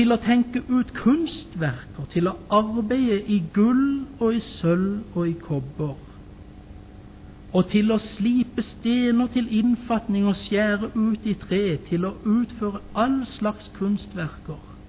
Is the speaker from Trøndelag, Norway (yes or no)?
no; Konsmo, Agder, Norway; Men hjemme i Konsmo så gjenger vi inn i kjorka fra vest imot øst.